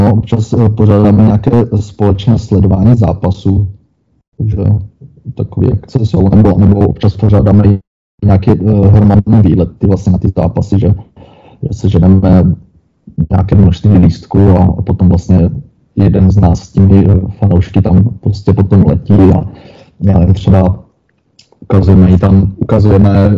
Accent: Brno, South Moravian Region, Czechia; nebo třeba já konkrétně jsem z Brna

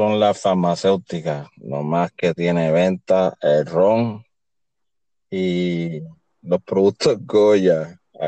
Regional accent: Puerto Rico; moved away; Y ese es el gobierno que existe en mi país. Por eso es que estamos acá, porque todo el dinero se lo roban.

